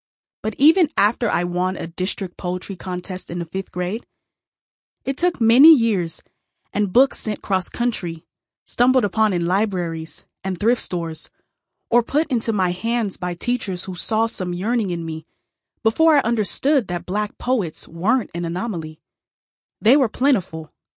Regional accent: Phoenix, Arizona, United States; I grew up in Phoenix, Arizona, mostly a long distance from branches of extended family up and down the East Coast.

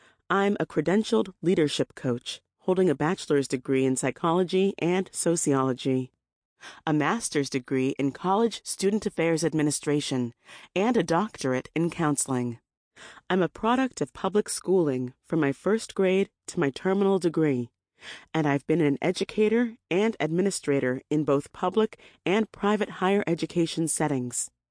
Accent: New York City, New York, United States; also born or lived in Lagos, Nigeria / Augusta, Georgia / Atlanta, Georgia; now in Houston, United States; I was born in Lagos, Nigeria, and immigrated to the United States at age 4. I grew up in New York City and Augusta, Georgia, in a two-parent, middle-income household.

